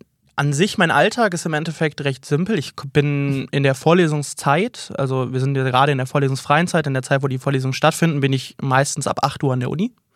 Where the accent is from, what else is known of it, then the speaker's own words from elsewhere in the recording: Düsseldorf, North Rhine-Westphalia, Germany; Ist vielleicht als Düsseldorfer auch verständlich